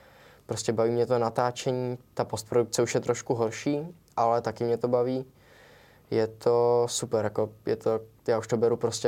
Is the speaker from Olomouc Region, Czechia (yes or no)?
no; Jaroměř, Hradec Králové Region, Czechia; já jsem z Jaroměře a on je z Hradce, z Ruseka, což je asi 20 kiláků od sebe.